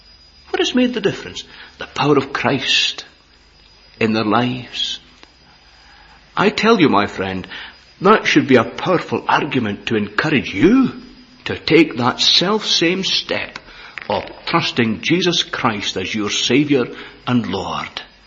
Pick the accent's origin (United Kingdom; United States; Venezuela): United Kingdom; Prestwick, Scotland; I was brought up in Prestwick, and, you know, they had an American base there in these days